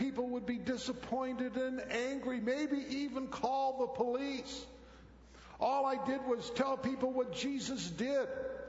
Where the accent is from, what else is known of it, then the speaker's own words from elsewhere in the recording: Midland, Michigan, United States; I grew up in Midland. Stuff happened in Midland. I knew I had to go back to Midland and make some amends.